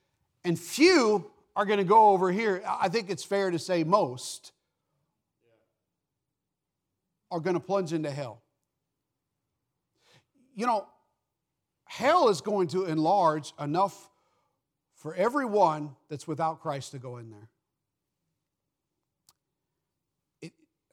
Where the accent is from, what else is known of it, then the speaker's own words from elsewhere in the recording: United States; But I'm an American.